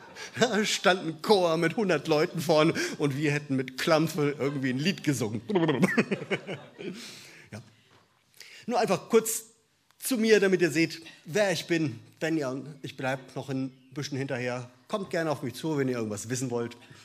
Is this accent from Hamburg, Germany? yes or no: yes; Hamburg, Germany; born there; also born or lived in Viernheim / Lorsch / Lake Constance; ich bin in Hamburg geboren, habe dann in Viernheim und Lorsch gewohnt an der Bergstraße, meine Frau in der Mainzer Gegend kennengelernt und bin, dann haben wir 10 Jahre am Bodensee gelebt, waren vorher auf einer Bibelschule gewesen und jetzt sind wir wieder so in der alten Region